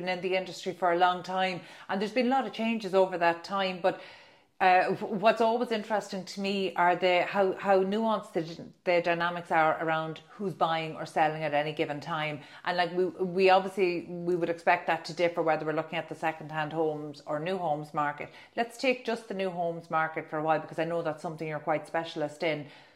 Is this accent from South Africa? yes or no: no; Leinster, Ireland; I'm originally from West Wicklow and that's still very rural.